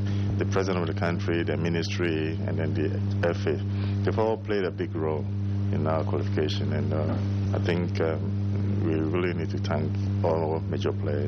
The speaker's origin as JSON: {"language": "English", "country": "Ghana", "said": "I'm really excited being a Ghanaian, has been able to qualify the nation to the World Cup."}